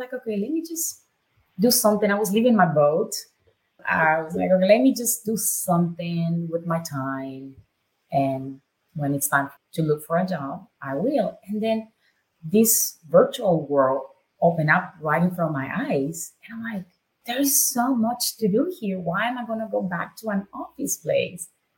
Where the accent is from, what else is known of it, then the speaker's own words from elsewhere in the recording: Nicaragua; moved away as an adult; Born and raised in Nicaragua. I'm very proud of my country, so I always bring it up.